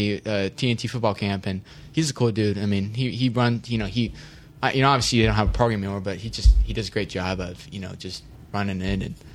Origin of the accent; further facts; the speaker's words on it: Waukee, Iowa, United States; I mean, I'm from Waukee. Went to Waukee Northwest. The beginning of my freshman year, we split into two high schools. We grew up rooting for Waukee, and I don't like Waukee anymore.